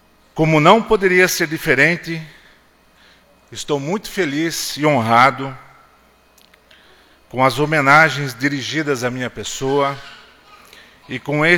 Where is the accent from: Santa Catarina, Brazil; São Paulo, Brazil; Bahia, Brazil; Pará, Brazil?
São Paulo, Brazil; Piedade; born there; Não por acaso, mas porque assim foi predestinado, nasci em Piedade.